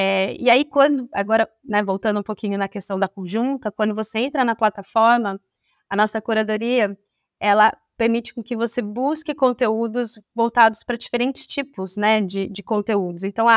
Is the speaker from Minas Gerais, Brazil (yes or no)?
no; Campinas, São Paulo, Brazil; eu sou de Campinas, então criei uma ONG aqui em Campinas